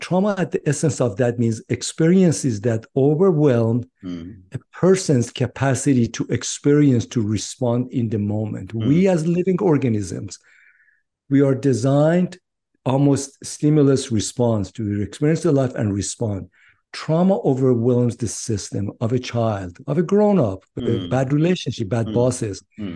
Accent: Iran; English is a second language; moved away as an adult; now in United States; So I grew up in Iran, and most of my adult life I've been US.

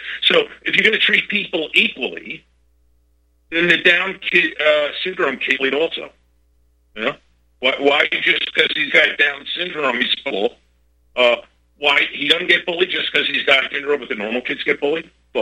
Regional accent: New York, United States; when I was brought up in Long Island, New York, and I attended, by the way, a very Jewish public school, the bullying was endless.

